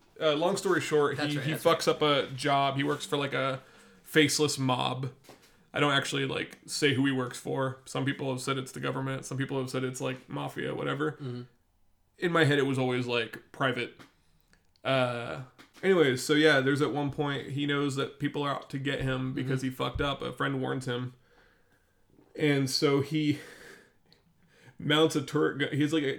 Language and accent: English; Cincinnati, Ohio, United States; accent: Cincinnati; And I kind of fall into where I speak now, which is kind of, you call it a Cincinnati accent, but I call it kind of like a generic Democrat accent.